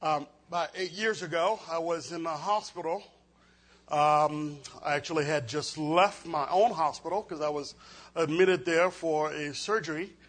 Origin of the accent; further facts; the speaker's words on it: Haiti; As a young kid growing up in Haiti, I would grab a couple of cans, a couple of my friends, and we would begin to play.